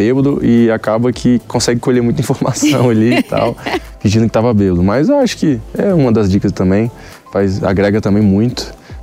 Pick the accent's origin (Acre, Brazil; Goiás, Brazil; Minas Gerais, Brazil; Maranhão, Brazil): Goiás, Brazil; Goiânia; now in São Paulo, Brazil; Eu era anônimo, saí de Goiânia, tive que mudar para São Paulo justamente por esses motivos, entendeu?